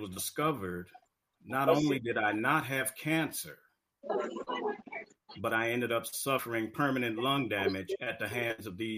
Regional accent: Chicago, Illinois, United States; I hail from Chicago.

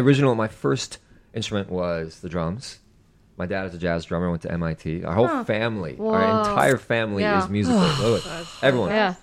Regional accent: Utah, United States; now in California, United States; And then born here, grew up in Utah, and then moved to California 4 years ago.

